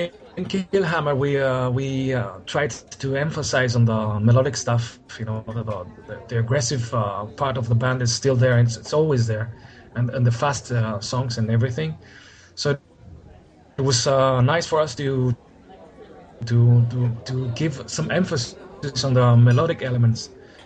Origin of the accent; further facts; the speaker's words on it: Greece; but I'm actually from Greece. I'm right now in Thessaloniki, Greece.